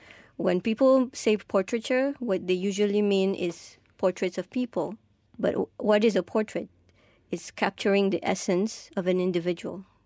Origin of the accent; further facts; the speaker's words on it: Mauritius; Mauritius definitely does not have as interesting wildlife as here.